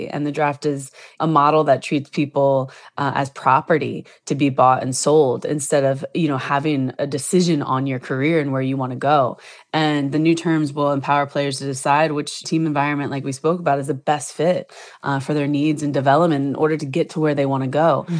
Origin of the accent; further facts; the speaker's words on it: Washington, District of Columbia, United States; I was in Washington, D.C. I was playing for my hometown team